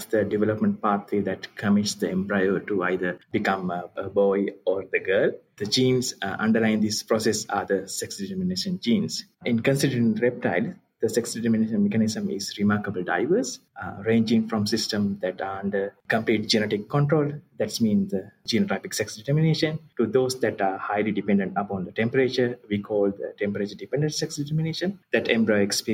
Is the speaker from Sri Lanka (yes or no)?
yes; Sri Lanka; English is a second language; now in Australia; I'm originally from Sri Lanka. Currently, I'm doing my PhD at the University of Canberra and CSIRO Australia.